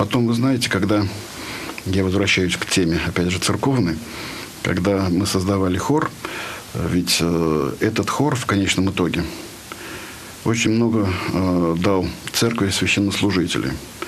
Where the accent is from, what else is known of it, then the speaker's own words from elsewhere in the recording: Kuznetsk, Penza Oblast, Russia; born there; Родился я в городе Кузнецке, хотя семья формировалась не из коренных кузнечан. Вот дед у меня был из купеческой самарской семьи, бабушка из дворянской московской семьи. Вот, и попали они в Кузнецк в 30-е годы.